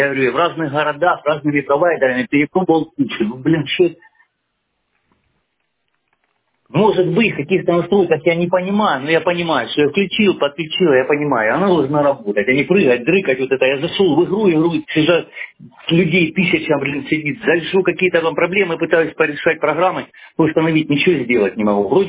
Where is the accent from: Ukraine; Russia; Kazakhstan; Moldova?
Ukraine; Donetsk, Donetsk Oblast; Вот я сам из Донецка, блин, у меня в Донецке война идет